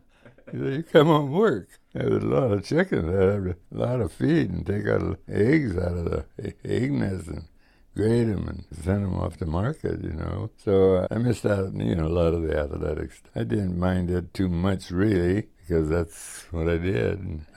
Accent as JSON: {"language": "English", "town": "San Jose", "region": "California", "country": "United States", "tie": "born or raised there", "said": "As a boy, I was born 24 in San Jose, and of course, San Jose to me was a big, big city."}